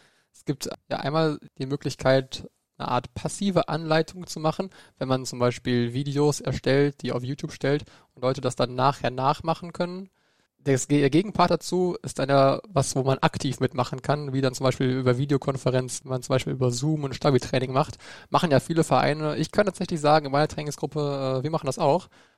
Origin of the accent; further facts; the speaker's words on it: North Rhine-Westphalia, Germany; wir müssen vielleicht sagen, wir kommen aus NRW